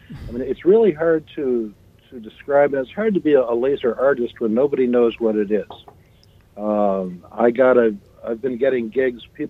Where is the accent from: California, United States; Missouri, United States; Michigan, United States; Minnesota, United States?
Michigan, United States; Ann Arbor; now in Jackson, United States; I grew up in Ann Arbor, and so our mailing address and about half our crew lives there, but I now am out near Jackson, Michigan, out in the country